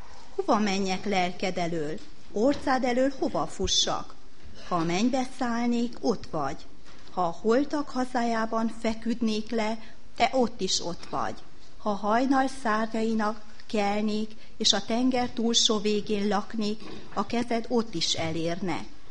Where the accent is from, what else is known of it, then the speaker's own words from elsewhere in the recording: Cluj-Napoca, Cluj County, Romania; now in Satu Mare, Romania; Kolozsváról, illetve Kidéből jöttem ide, férhez.